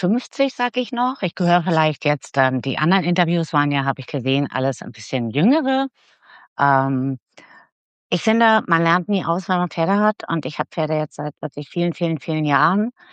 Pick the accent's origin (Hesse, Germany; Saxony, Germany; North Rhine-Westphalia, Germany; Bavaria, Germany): Bavaria, Germany; Und ich bin aus Mittelfranken, in der Nähe vom schönen Nürnberg